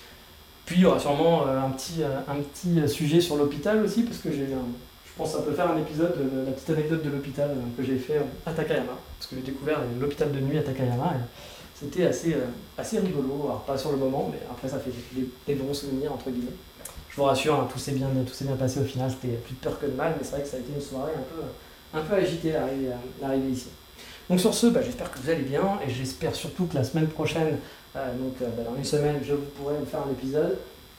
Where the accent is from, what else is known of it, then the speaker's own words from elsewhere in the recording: France; Je suis français, hein, je râle un peu, c'est normal.